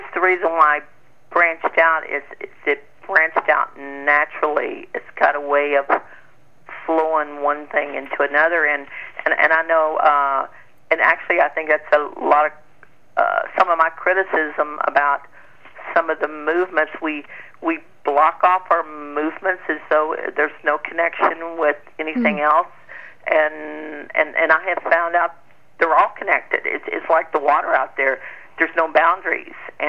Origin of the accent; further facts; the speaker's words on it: Texas, United States; I have a Union Carbide facility outside my hometown, and it had been there probably almost since the day I was born, so it was out there a very long time, and I remember it had just gotten the Safest Plant in Texas Award